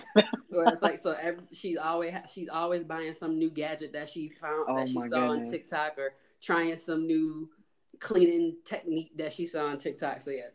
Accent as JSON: {"language": "English", "town": "Buffalo", "region": "New York", "country": "United States", "said": "I'm from Buffalo, so you know, Bills Mafia over this"}